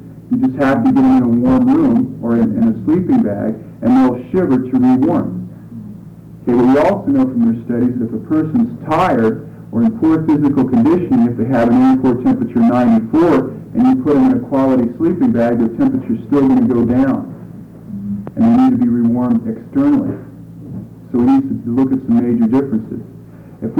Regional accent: Wisconsin, United States; You know, they said, you're hypothermic. No, we're not. We're from Wisconsin.

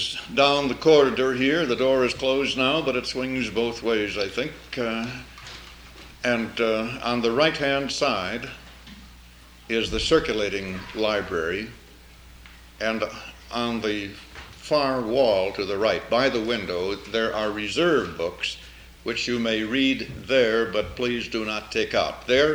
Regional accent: North Dakota, United States; I am from North Dakota. I was born there and raised there, and on the way back we're going to visit my old home town, a little town in north central North Dakota.

